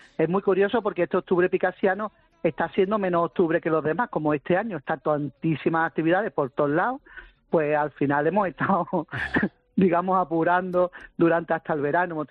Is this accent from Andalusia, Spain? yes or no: yes; Málaga, Andalusia, Spain; Nosotros somos malagueños y picasianos, somos picaseños.